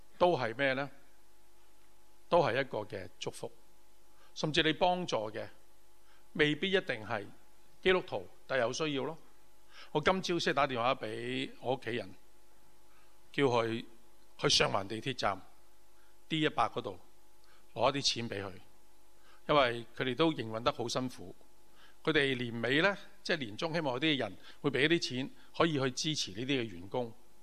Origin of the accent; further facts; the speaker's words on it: Hong Kong; 但是很吵啊，我们香港人。